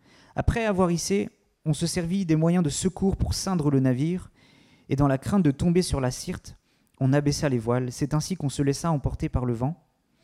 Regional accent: Brittany, France; Avant, nous étions sur Angoulême, en Charente. Je ne sais pas s'il y en a qui savent où c'est. Et puis, de base, je suis de Bretagne.

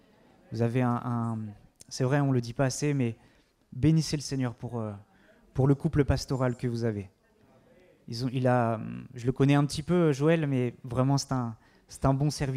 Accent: Brittany, France; Avant, nous étions sur Angoulême, en Charente. Je ne sais pas s'il y en a qui savent où c'est. Et puis, de base, je suis de Bretagne.

